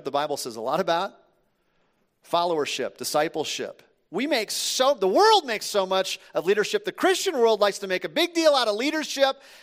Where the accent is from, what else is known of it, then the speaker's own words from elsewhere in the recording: Minnesota, United States; I'm from Minnesota, but I've spent the majority of my life now at this church. And I came here as a college student